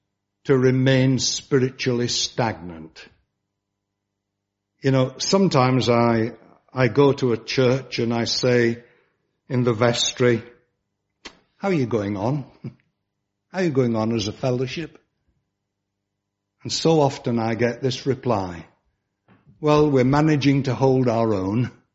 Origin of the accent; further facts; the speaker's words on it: Barnsley, Yorkshire and the Humber, United Kingdom; born there; I was born in that wonderful town of Barnsley in South Yorkshire. Oh, and it was wonderful. But I was born in Barnsley and I used to work in Barnsley.